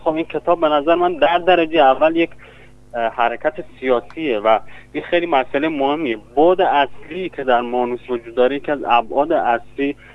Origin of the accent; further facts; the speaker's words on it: Iran; born there; Persian is a second language; من در ایران متولد شدم و در یعنی بر اساس شرایطی که ایران داره مجبور بودم به زبان فارسی بخونم، دانشگاه برم، تحصیل کنم.